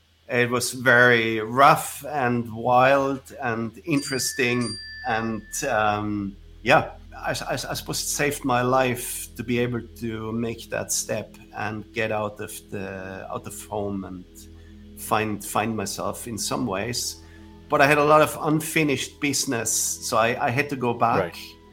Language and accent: English; Austria; So I grew up in a small village and sort of middle class upbringing.